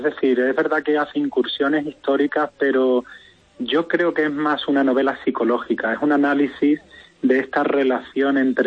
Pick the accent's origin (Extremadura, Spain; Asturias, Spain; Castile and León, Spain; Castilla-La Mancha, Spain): Extremadura, Spain; Cáceres; also born or lived in Barcelona; soy nacido en Barcelona, pero yo me considero cacereño. Nací en Barcelona, pero con 4 años ya estaba aquí en Cáceres.